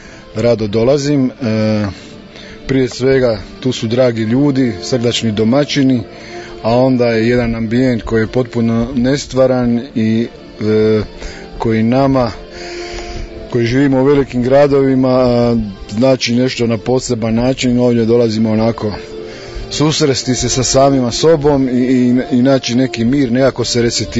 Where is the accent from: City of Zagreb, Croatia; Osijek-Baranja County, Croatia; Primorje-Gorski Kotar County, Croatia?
City of Zagreb, Croatia; Zagreb; dolazim iz Zagreba